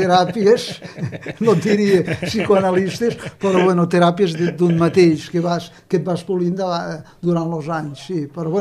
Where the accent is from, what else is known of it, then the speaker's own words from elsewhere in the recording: Marçà, Catalonia, Spain; Pràcticament, diguem-li, ja està als 12 anys, sempre a Marçà.